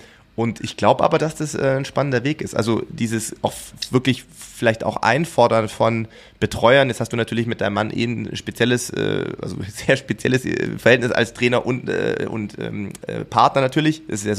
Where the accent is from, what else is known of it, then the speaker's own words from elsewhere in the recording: Sindelfingen, Baden-Württemberg, Germany; wie ich aufgewachsen bin in Sindelfing und Umgebung dort